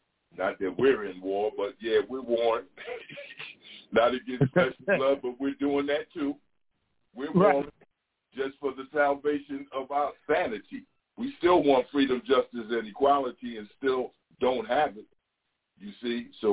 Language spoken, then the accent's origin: English; New York, United States; I said, I'm from New York, too, number 7.